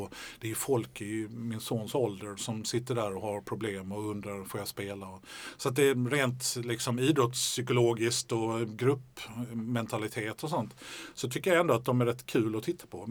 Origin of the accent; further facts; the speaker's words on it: Sweden; jag är en svensk Arsenal-supporter